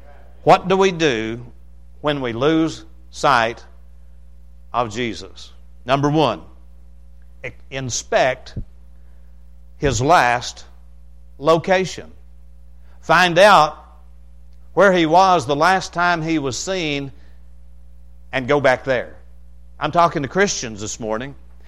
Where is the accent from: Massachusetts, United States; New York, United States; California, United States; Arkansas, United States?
Arkansas, United States; I like to tell stories about growing up in Izard County, Arkansas. We were deep in the sticks. It doesn't get any stickier than where I grew up. We were hillbillies to the core.